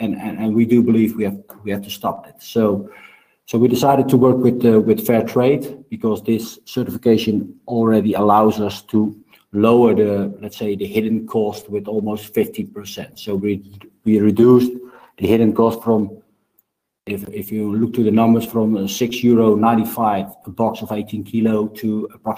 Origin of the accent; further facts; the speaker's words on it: Netherlands; English is a second language; I'm from the Netherlands.